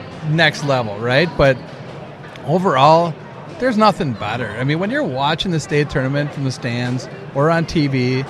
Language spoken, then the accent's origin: English; Saint Paul, Minnesota, United States; born and raised on St. Paul's East Side, where it's all about blue-collared hard work, looking out for each other and telling them how it is.